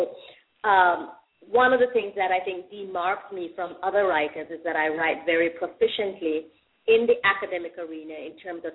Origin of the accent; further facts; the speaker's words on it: Jamaica; my work is very much rooted in my Jamaican African culture. While I'm from Jamaica and that has shaped me, I consider myself a citizen of the world